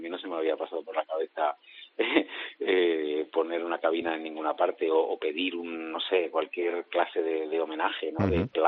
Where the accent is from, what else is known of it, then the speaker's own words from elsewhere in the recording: Madrid, Community of Madrid, Spain; yo soy madrileño